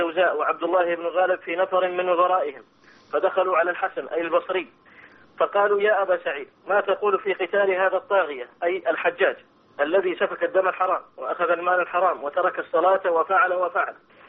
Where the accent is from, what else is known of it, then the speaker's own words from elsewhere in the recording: Jordan; أنا معك ابنك من الأردن يا فضيلة الشيخ